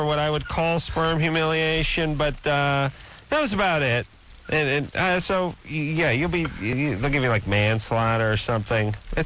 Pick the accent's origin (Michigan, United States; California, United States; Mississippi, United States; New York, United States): California, United States; North Hollywood; Because I remember the same pressures growing up in North Hollywood.